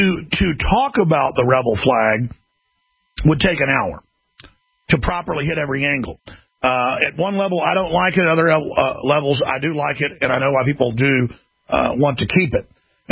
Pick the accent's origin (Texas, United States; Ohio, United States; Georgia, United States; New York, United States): Texas, United States; I'm from Texas. Texas was part of this whole Southern movement.